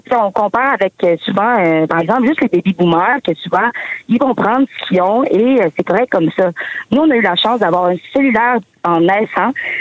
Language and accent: French; Quebec, Canada